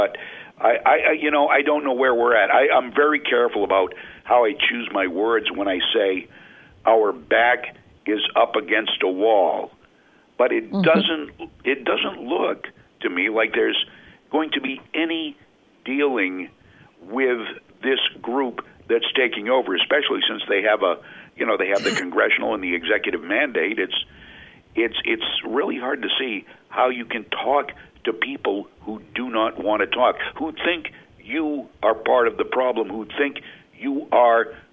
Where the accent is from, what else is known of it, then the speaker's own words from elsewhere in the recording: Northeast, United States; I'm from the Northeast.